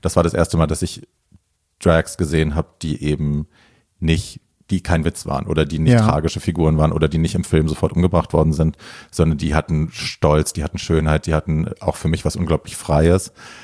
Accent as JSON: {"language": "German", "town": "Hofheim", "region": "Hesse", "country": "Germany", "tie": "born or raised there", "said": "Ursprünglich, also, ja, aus Hofheim. Also es ist so mein Taunuskreis."}